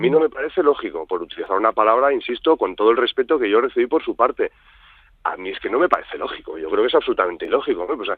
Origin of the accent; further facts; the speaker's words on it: Madrid, Community of Madrid, Spain; moved away as an adult; Yo soy una persona que vino de Madrid hace 12 años y soy un euskaldún de Madrid. Tengo una hija con la que hablo, bueno, ella habla poco, pero a la que yo le hablo en euskera